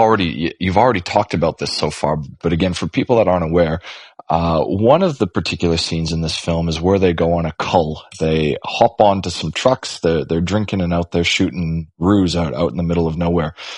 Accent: Calgary, Alberta, Canada; now in Australia; I'm Canadian. Before I came over here, I was from the prairies in Calgary

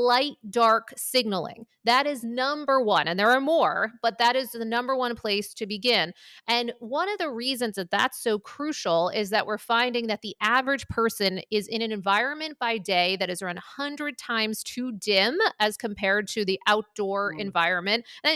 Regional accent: Maine, United States; I grew up in Maine, around the border of Canada, you know, all these different places.

